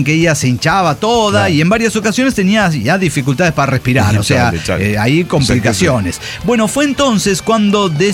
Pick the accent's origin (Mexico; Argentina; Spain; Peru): Mexico; Chiapas; Soy de Chiapas, México.